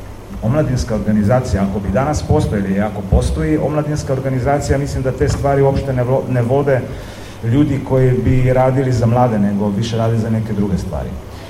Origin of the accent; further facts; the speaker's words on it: Nova Gorica, Goriška, Slovenia; ja sam odrastao u Novoj Gorici